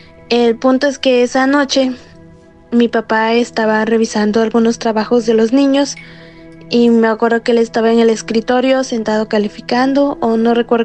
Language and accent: Spanish; Oaxaca, Mexico; soy de México, del estado de Oaxaca.